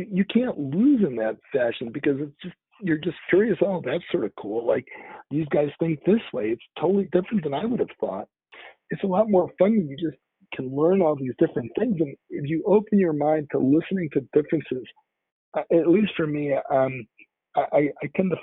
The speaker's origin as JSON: {"language": "English", "town": "Chicago", "region": "Illinois", "country": "United States", "tie": "born or raised there", "said": "So I grew up in Chicago, and there's Lou Malnati's and there was a Gino's, and I was introduced to deep dish pizza in a restaurant called Gino's East."}